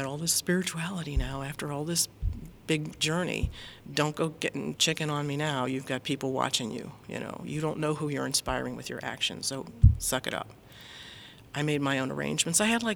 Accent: Youngstown, Ohio, United States; Yes, born and raised in Youngstown.

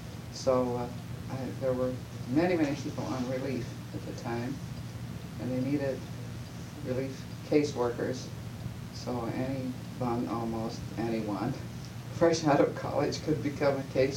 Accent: Youngstown, Ohio, United States; I was born in Youngstown. My father was a doctor, general practitioner in town.

